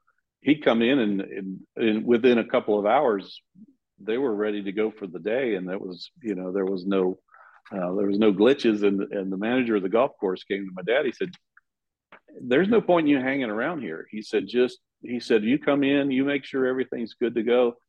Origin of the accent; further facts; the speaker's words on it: Baltimore, Maryland, United States; moved away; We moved to Florida from Baltimore back in 72.